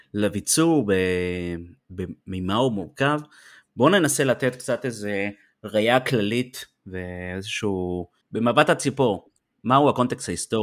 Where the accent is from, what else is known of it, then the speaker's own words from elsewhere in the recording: Nahariya, Northern District, Israel; אבל אני מנהריה במקום, והוא הראה תמונות של, של, של נהריה